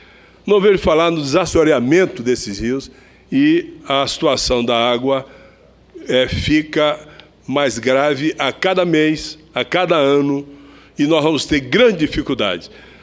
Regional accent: Brazil; Eu, como brasileiro, com sentimento de patriotismo

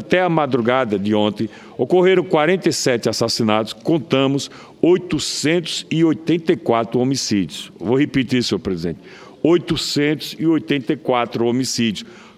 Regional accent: Itabaiana, Sergipe, Brazil; Na minha cidade natal, Itabaiana, de janeiro deste ano até a noite de ontem, foram 78 pessoas assassinadas

